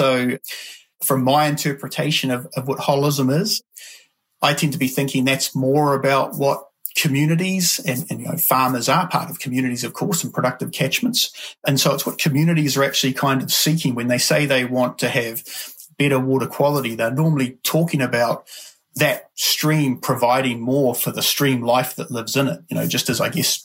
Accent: Tokoroa, Waikato, New Zealand; also born or lived in Hamilton; Oh, no, I'm a total townie. Born in Kirikiriroa, but my hometown where I grew up is Tokoroa.

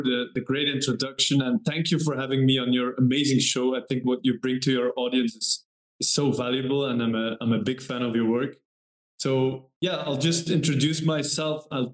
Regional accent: Belgium; also born or lived in Germany; I'm originally from Belgium, but I lived some time in Germany.

